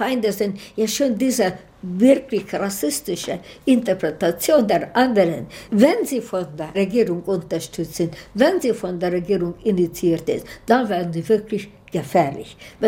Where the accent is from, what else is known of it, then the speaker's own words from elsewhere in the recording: Hungary; German is a second language; ich bin auch eine Ungarin und ich weiß, wie wichtig das gewesen war.